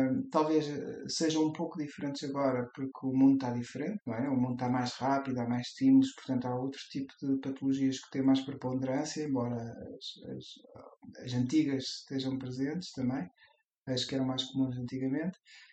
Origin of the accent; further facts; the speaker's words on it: Guimarães, Braga, Portugal; also born or lived in Leiria / Lisbon; Eu venho de Guimarães, acabei por viver em Leiria, fui estudar para Lisboa